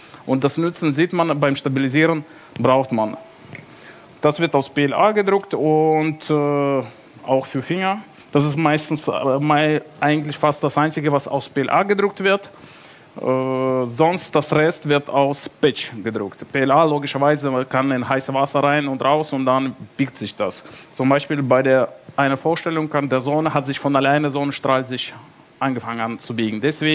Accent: Frankfurt, Hesse, Germany; ich komme aus Frankfurt

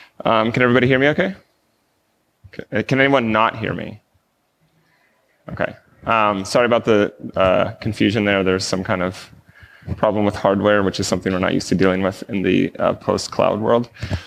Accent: United States; If you can't tell already, I'm an American.

